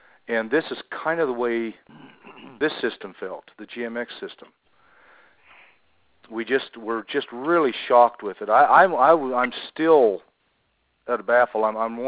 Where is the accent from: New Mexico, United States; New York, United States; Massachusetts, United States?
New Mexico, United States; Albuquerque; I am from Albuquerque, New Mexico.